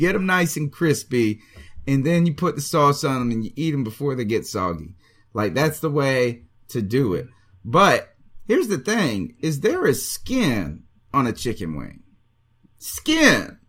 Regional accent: the South, United States; they like a little ranch with their pizza because we're from the South.

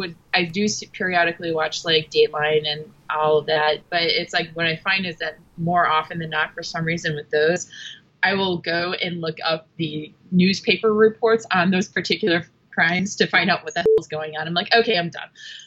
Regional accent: Chicago, Illinois, United States; Bill Curtis was one of my local anchormen when I was growing up in Chicago.

